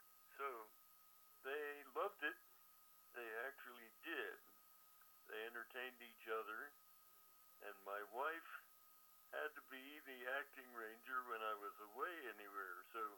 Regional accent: New Jersey, United States; moved away; And since I was from New Jersey, that's where I got the comparison.

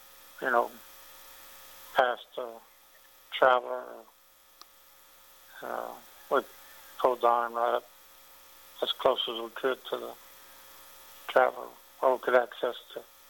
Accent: Denham Springs, Louisiana, United States; born there; Yes. I was born from Denham Springs, Louisiana.

